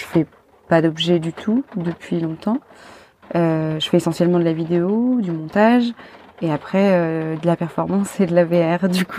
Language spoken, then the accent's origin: French; France; Je suis française aussi